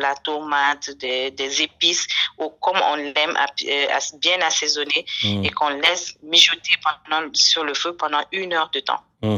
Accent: Kayes, Mali; un plat qui vient de chez moi. Je suis de Kaï

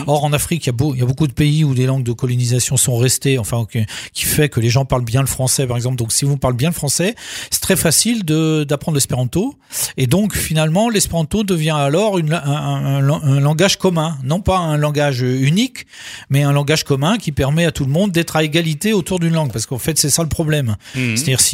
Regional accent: Hungary; Alors beaucoup dans les pays de l'Est, là chez nous, en Hongrie

